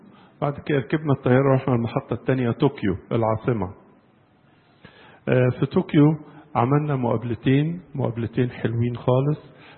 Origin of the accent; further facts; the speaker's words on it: Egypt; بس هذه السيدة تعلمت في جامعة القاهرة عندنا في مصر هنا